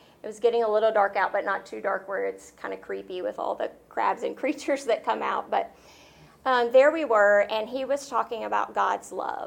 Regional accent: Atlanta, Georgia, United States; so I grew up in a Christian home. I'm from Atlanta originally. And if you're familiar with Decatur or Northlake, I went to Greater Atlanta Christian School.

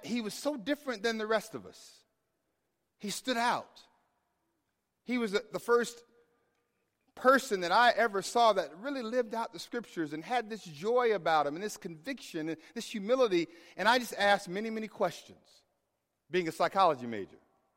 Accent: Tallahassee, Florida, United States; growing up in Tallahassee, as an African-American teenager, I didn't even think about dating someone who wasn't black.

